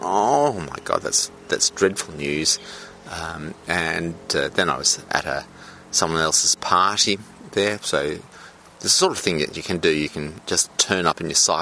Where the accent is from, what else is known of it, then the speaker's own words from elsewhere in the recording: South Australia, Australia; I grew up in South Australia, and South Australia that I grew up was a much more country place, a much more friendly place than the big city of Melbourne that I grew up in.